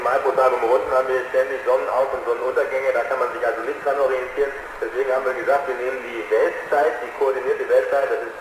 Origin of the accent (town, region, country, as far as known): Künzelsau, Baden-Württemberg, Germany